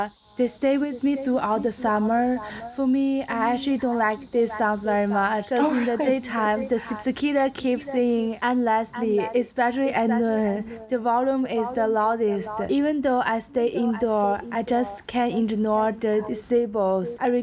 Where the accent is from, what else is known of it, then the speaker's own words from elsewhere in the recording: China; English is a second language; Like instead, they rain a lot in the winter, which is really totally different in China. Because in my hometown city, in the winter, they never rain or snows.